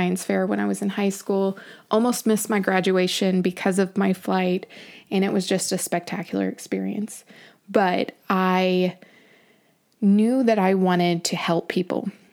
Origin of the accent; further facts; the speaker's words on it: the South, United States; So I grew up in the South. I know I don't have a Southern accent. Most people are like, where's your Southern accent? I don't know. I guess I left it at home.